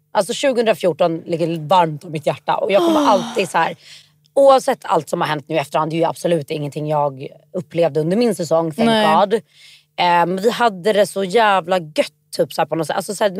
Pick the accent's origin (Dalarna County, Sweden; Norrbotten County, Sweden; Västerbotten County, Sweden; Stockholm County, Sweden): Stockholm County, Sweden; Stockholm; jag är ju uppvuxen i Stockholm.